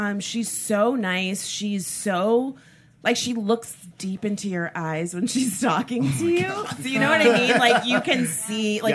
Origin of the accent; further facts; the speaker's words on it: Florida, United States; Yeah, I'm from South Florida, and like every girl would go to Barbados for spring break